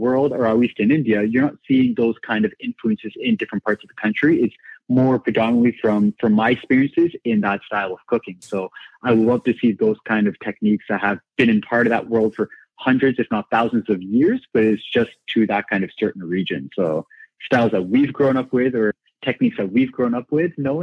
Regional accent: Canada; also born or lived in United Kingdom; my Portuguese roots, the British upbringing, and then me growing up in Canada

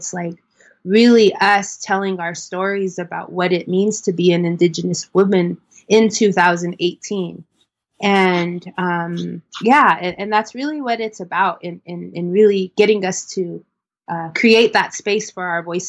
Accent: New Mexico, United States; I actually am a New Mexico girl. On my dad's side, I grew up in New Mexico, and then on my mom's side, where we live in Arizona, but we live right at the border of Arizona and New Mexico

